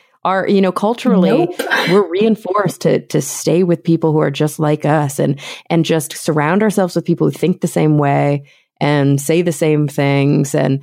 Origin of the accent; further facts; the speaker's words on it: Plano, Texas, United States; No way. That's where I grew up. I grew up in Plano, Texas, right outside of Dallas.